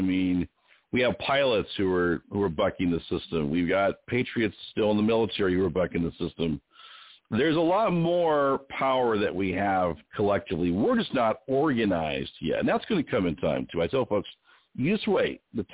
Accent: United States; born there; I'm a Native. I was born in America.

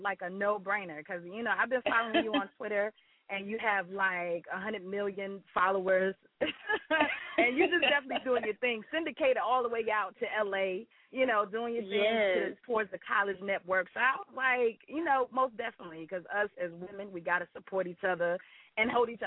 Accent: United States; I'm from Carolina, and I'm Carolina all day.

